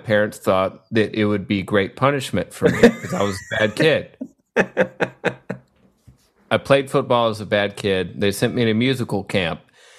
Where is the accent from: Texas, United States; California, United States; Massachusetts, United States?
Texas, United States; I grew up in Texas in a small, tiny farm town that Chris has been to and seen.